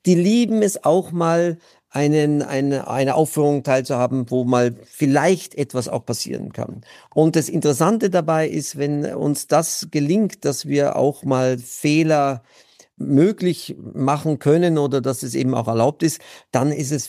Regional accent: Würzburg, Bavaria, Germany; born there; Ich bin gebürtig aus Würzburg

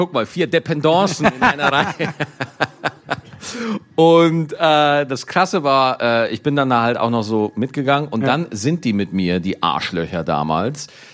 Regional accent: Schwarzach, Bavaria, Germany; ich kam da als Bayer vom Land, weißt du, aus einem Heimatort Schwarzach, wo 4 Leute und 8 Kühe leben

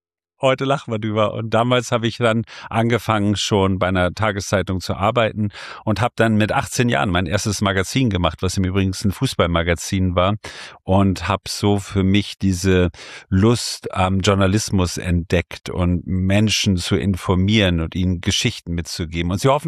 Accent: Nienburg, Lower Saxony, Germany; Ich bin in Nienburg an der Weser groß geworden

